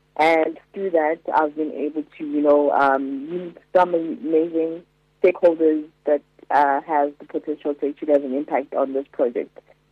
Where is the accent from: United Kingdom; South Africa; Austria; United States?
South Africa; Soweto, Gauteng; I am from Soweto